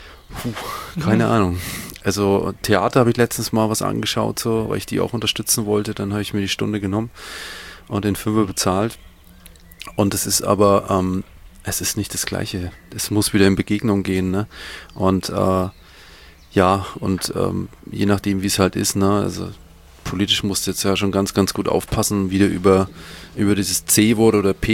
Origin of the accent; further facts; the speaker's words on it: Bavaria, Germany; Ich bin ein Franke